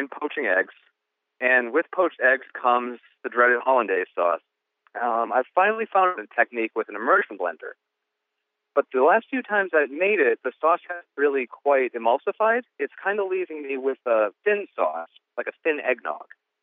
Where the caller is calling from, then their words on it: Medfield, Massachusetts, United States; I'm calling from Medfield, Massachusetts.